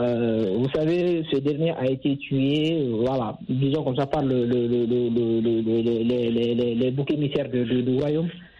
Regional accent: Mali; surtout chez moi au Mali ici.

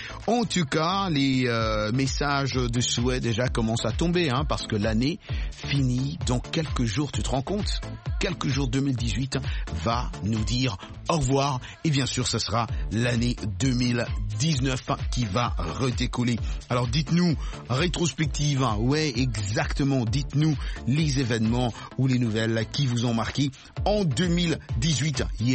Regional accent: Oslo, Norway; Ils sont de d'où je viens, de Oslo.

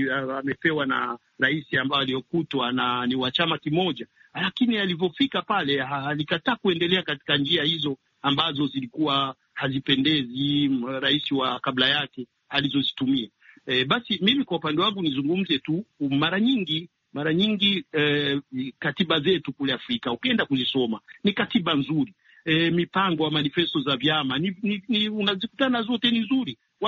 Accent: Burundi; maanake kule kwetu Burundi watu wanapenda kutumia masuala ya kikabila

